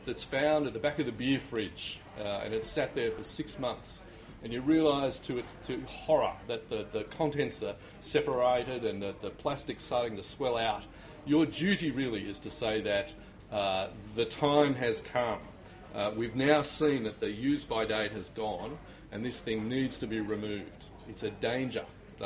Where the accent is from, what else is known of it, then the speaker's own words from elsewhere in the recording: New South Wales, Australia; Now, I'm from the North Shore, not from the inner West.